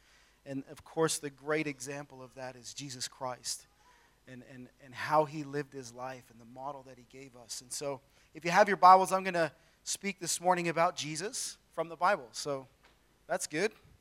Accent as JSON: {"language": "English", "country": "Canada", "moved": "as an adult", "lives_now": "Australia", "said": "My wife and I are originally from Canada. We moved over here in 2005"}